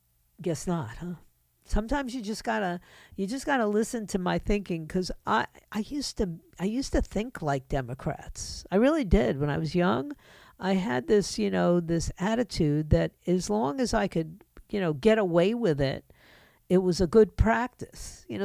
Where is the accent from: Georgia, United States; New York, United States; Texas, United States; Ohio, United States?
New York, United States; New York City; You know, for me as a child, especially as a child growing up in New York City, now we had the Bronx Zoo where I could, if someone took me, go see animals.